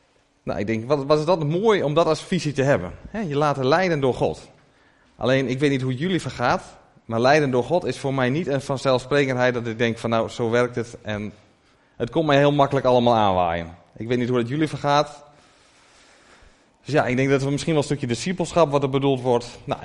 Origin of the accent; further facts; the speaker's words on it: Sebaldeburen, Groningen, Netherlands; Ik ben 32 jaar. Ik kom uit Sebaldeburen.